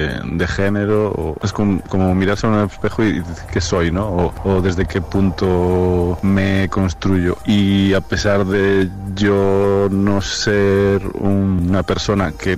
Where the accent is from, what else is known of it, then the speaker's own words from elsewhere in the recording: Rianxo, Galicia, Spain; Y vengo de Galicia, de un pueblo llamado Riancho, en el noroeste español, en la esquinita de arriba del país, un pueblo de mar.